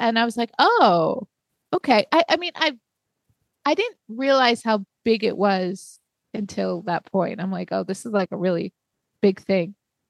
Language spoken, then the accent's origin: English; Brooklyn, New York, United States; because I'm from New York and no one talks about it. It's not on the local news. And I didn't grow up with cable. So like I was really just narrowed into my little corner of Brooklyn.